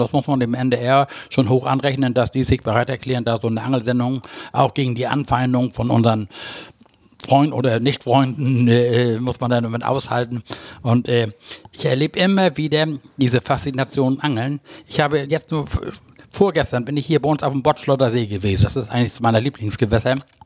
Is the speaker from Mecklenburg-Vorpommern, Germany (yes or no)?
no; Husum, Schleswig-Holstein, Germany; ich bin in Husum groß geworden, das ist der nächstgrößere Ort hier in Nordfriesland.